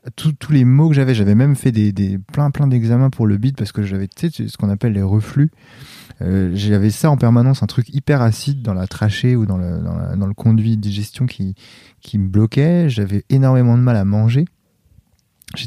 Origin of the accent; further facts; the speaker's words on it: Puteaux, Île-de-France, France; born there; je suis né à Puteaux en 85